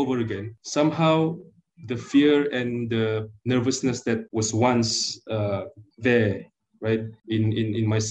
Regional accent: Malaysia; first language Malay; English is a second language; with my fellow Malaysians, because I am delivering my speech in Malay, and of course my mother tongue is Malay, so I feel it's much more easy for me.

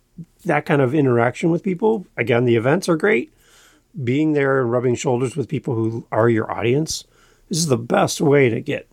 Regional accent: Ontario, Canada; I grew up in Northern Ontario, Canada.

